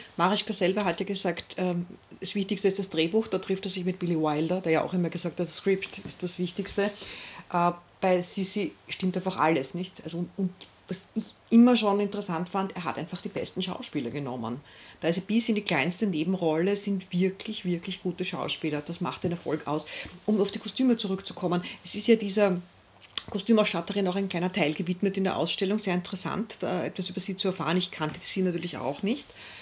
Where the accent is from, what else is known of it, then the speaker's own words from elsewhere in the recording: Vienna, Austria; wir sind Wiener Kinder, wir sind damit aufgewachsen